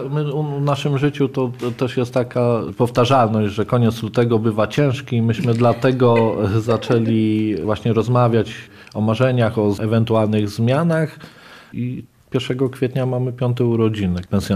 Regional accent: Warsaw, Masovian Voivodeship, Poland; Ja pochodzę z Warszawy, Ania pochodzi z Lubelszczyzny. Ania mnie wyrwała z Ursynowa, gdzie się wychowałem, dokładnie tam, gdzie kręcono Alternatywy 4.

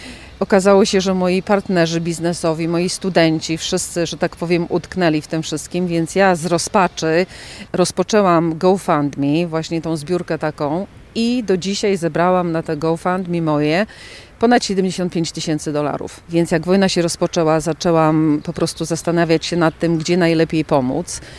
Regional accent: Karczmiska, Lublin Voivodeship, Poland; now in Pennsylvania, United States; Jestem z Karczmisku, urodziłam się w Karczmiskach. W Kazimierzu Dolnym chodziłam do liceum, a od 1989 roku mieszkam w Pensylwanii w Stanach Zjednoczonych.

